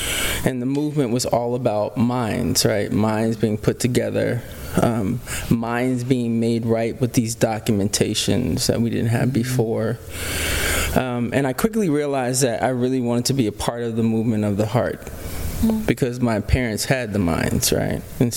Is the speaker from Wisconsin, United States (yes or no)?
no; Harlem, New York, United States; I grew up in Harlem, New York, and I remember as a kid, my mom had really powerful people around me.